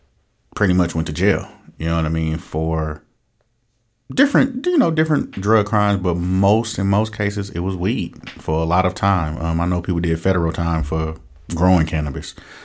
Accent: Oakland, California, United States; I'm from Oakland, born and raised. And for me to be able to sell cannabis legally in the city I grew up in and went to jail for selling it illegally is just a rite of passage

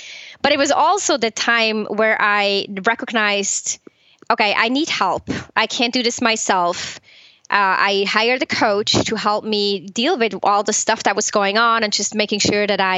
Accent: Switzerland; I was born and raised in Switzerland, and like this good Swiss person, I guess, I studied finance.

